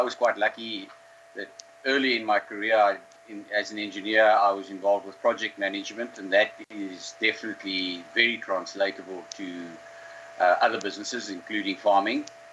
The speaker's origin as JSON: {"language": "English", "region": "Karoo", "country": "South Africa", "tie": "born or raised there", "said": "I grew up in the Karoo, close to where I'm living now. My father's still living there, and he grew up there as well."}